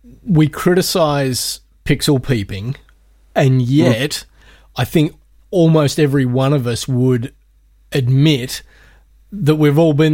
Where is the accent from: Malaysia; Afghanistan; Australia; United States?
Australia; Western Australia; I grew up in the middle of Western Australia where it was a very dry heat, so I love going back to my hometown